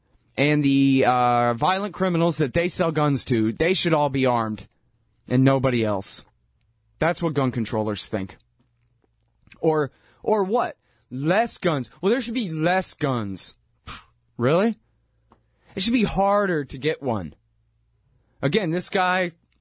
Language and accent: English; Austin, Texas, United States; I'm from Austin, Texas, where patchouli stinking, tie-dye wearing, flip-flops and sandals and a joint hanging out of their mouth, hippies with hairs down to their ass, are armed with rifles